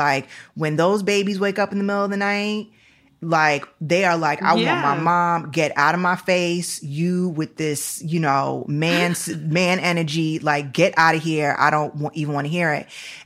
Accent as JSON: {"language": "English", "region": "New York", "country": "United States", "tie": "born there", "said": "I was born in December, at the end of December. So if you can imagine how upstate New York is at the end of December, it's basically Canada."}